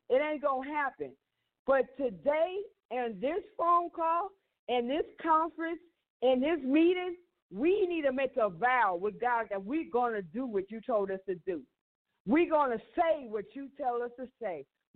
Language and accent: English; West Hollywood, California, United States; now in Savannah, United States; I grew up in West Hollywood, California.